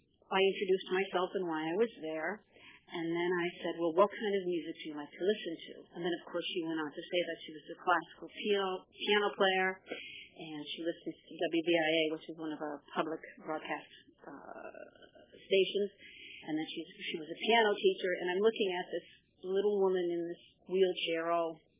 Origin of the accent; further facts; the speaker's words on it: Pennsylvania, United States; I am also from Pennsylvania.